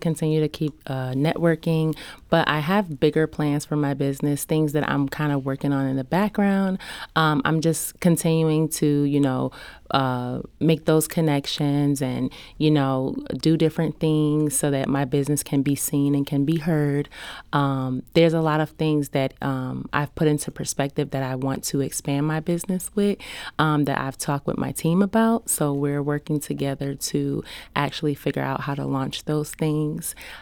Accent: New York City, New York, United States; So I'm from the Bronx.

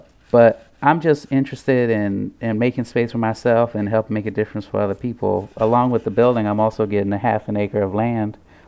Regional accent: St. Louis, Missouri, United States; And I think growing up in St. Louis and getting to know the cultural institutions over the last 20 years has been quite interesting.

